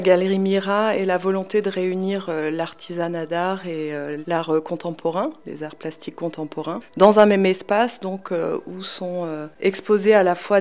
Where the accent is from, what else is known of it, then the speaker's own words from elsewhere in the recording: Brittany, France; also born or lived in Paris; now in Nantes, France; Moi, je suis originaire de la baie de Morlaix, dans le Finistère.